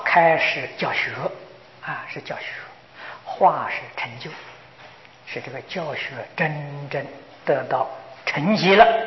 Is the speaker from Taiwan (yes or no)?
no; China; 我们中国人从前读书啊，目的是读书变化气质啊